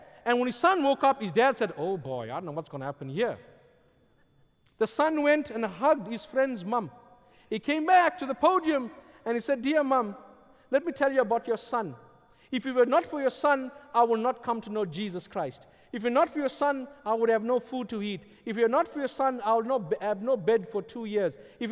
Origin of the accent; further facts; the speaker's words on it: South Africa; When I was growing up in South Africa